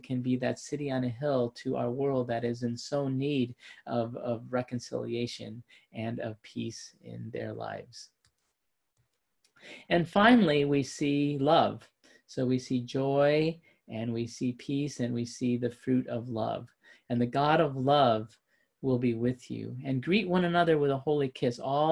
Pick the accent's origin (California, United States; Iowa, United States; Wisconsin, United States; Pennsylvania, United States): Wisconsin, United States; Now, when I read this, I actually think about my home state of Wisconsin.